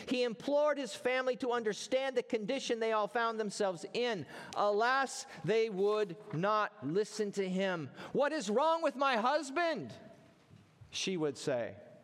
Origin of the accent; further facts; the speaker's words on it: Everett, Washington, United States; born there; I was born in Everett, Washington.